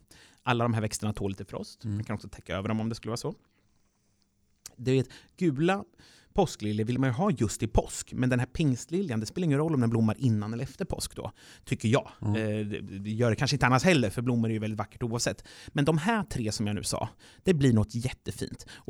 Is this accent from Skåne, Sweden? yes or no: no; Örebro County, Sweden; Och en Närkes landskapsblomma som jag kommer ifrån, Närke.